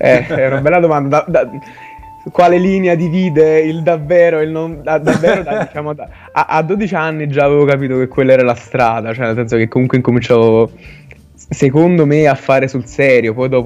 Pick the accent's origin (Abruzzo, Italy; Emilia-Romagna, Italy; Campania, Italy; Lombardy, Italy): Campania, Italy; Naples; Io sono di Fuorigrotta in realtà.